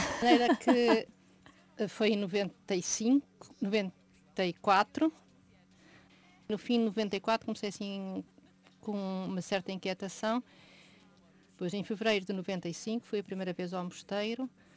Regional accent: Coimbra, Portugal; now in Porto, Portugal; voltei em 74, fiz a universidade em Coimbra e depois vim trabalhar para o Porto. Portanto, Coimbra é sempre a minha terra, mas acabei por estar lá menos tempo do que noutros sítios.

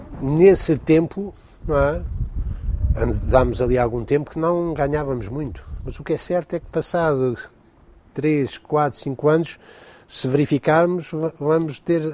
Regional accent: Vila Franca de Xira, Lisbon, Portugal; eu sou de Vila Franca.

